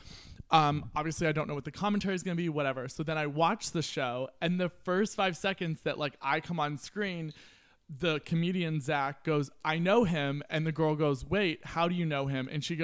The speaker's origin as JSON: {"language": "English", "country": "United States", "said": "I'm American. I'm pretty sure I know how to speak American."}